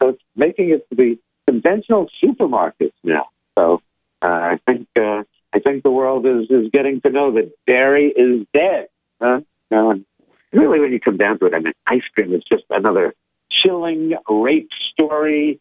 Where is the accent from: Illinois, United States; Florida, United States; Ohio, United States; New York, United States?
New York, United States; New York City; And I'm from New York City. I used to have pizza every day, practically every day, coming home from school.